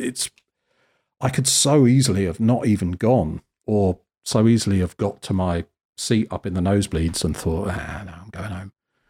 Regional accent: South West England, United Kingdom; I grew up in Cornwall, which is the very sort of southwest bottom edge of the country. It's beautiful. I would love to live there again now that I've grown up.

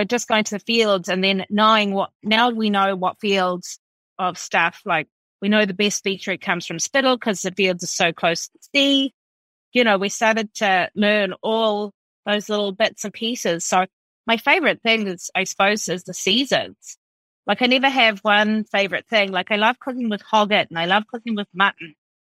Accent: New Zealand; I'm from rural New Zealand, so I grew up in New Zealand.

